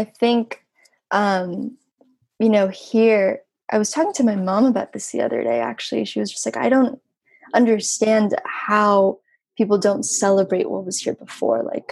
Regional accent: Mexico; now in United States; what I see in the States and what I see like growing up in Mexico.

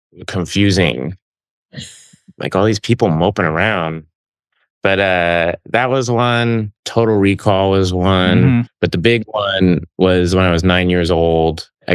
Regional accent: Tulsa, Oklahoma, United States; I mean, I grew up in Tulsa, Oklahoma, and there was a movie theater called Annex 7.

